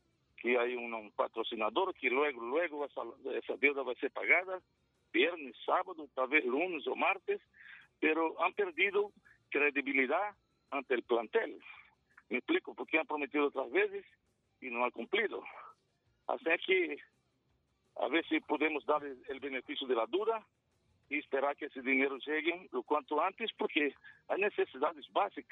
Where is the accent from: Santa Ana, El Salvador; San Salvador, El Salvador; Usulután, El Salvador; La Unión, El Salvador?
Usulután, El Salvador; Santiago de María; ya estoy aquí en Pasaquín, acabo de llegar de mi pueblo, Santiago María.